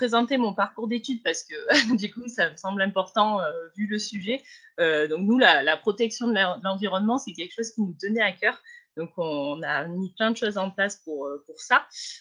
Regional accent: Marseille, Provence-Alpes-Côte d'Azur, France; now in Hautes-Alpes, France; j'ai 30 ans, je viens de Marseille. Je suis installée avec mon mari depuis 5 ans sur la ferme en Gaec. On a repris une ferme dans les Hautes-Alpes, du coup.

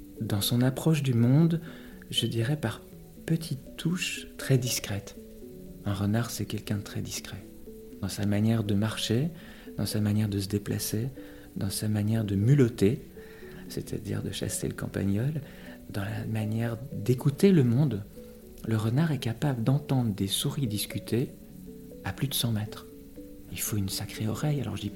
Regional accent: Belgium; Je viens de Belgique, pour moi la Belgique, c'est une immense ville.

